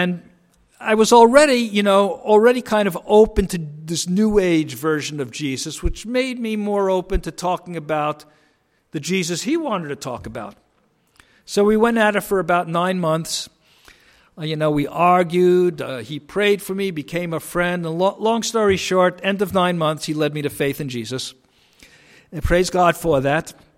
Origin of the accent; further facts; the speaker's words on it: New York City, New York, United States; But my story is, like I say, I was from New York City in a Reformed Jewish home.